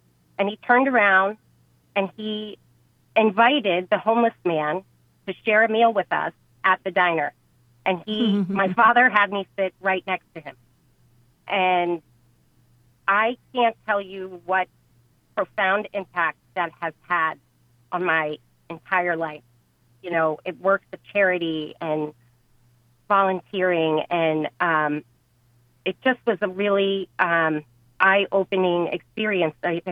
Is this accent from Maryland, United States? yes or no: yes; Baltimore, Maryland, United States; But I grew up in Baltimore, Maryland. I have three siblings, and my mom and dad, we were very active in our Catholic church